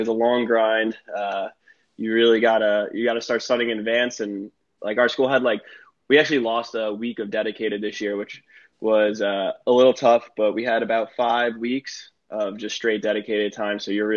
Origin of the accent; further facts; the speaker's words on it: Long Island, New York, United States; I grew up on Long Island, New York, went to Cornell.